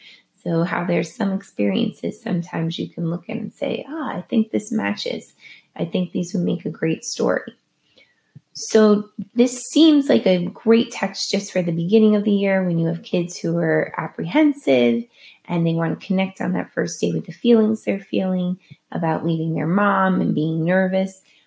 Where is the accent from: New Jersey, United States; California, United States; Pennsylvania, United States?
New Jersey, United States; accent: Jersey accent; Maybe you live somewhere where I live, hence my Jersey accent, where raccoons love to come out at night.